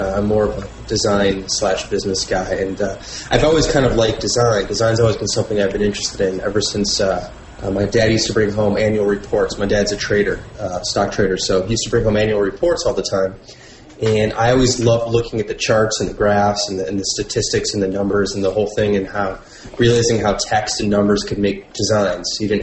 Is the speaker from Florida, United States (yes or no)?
no; Chicago, Illinois, United States; I'm from Chicago. I live in Chicago now, too, so I'm kind of a Chicagoan.